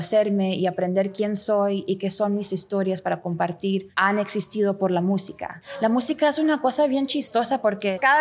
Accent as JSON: {"language": "Spanish", "region": "Lima", "country": "Peru", "moved": "as an adult", "lives_now": "Toronto, Canada", "said": "Yo soy una cantante de Lima, Perú. Yo vivo en Canadá y he vivido en Toronto por los últimos 35 años."}